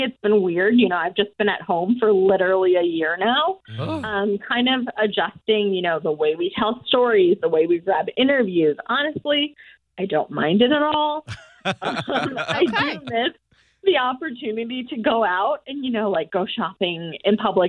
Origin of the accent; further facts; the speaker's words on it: Wisconsin, United States; I'm from Wisconsin.